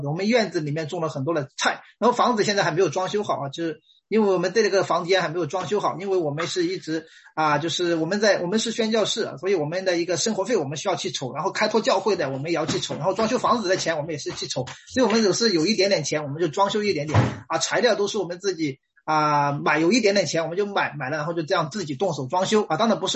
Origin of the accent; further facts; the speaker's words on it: Guangzhou, Guangdong, China; now in Japan; 我们是在在中国，我是在广州啊，所以我们到日本的时候也有很多文化方面的一些的不同